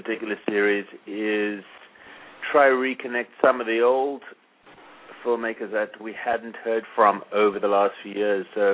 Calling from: Los Angeles, California, United States; I'm living back in South Africa, although I'm talking from Los Angeles at the moment.

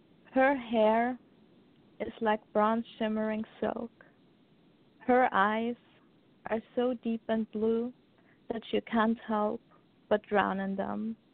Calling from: Austria; From Austria.

